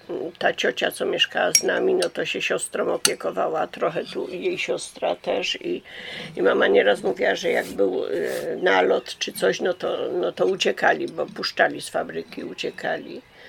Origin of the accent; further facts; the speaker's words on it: Andrychów, Lesser Poland, Poland; mieszkam w Andrychowie od urodzenia, za Pańską Górą.